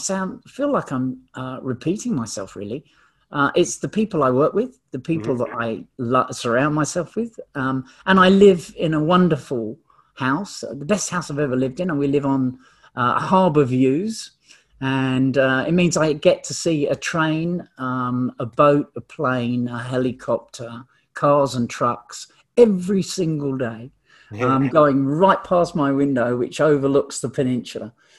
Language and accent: English; England, United Kingdom; moved away as an adult; now in New Zealand; I'm English, but I've been here in New Zealand, a resident for over 30 years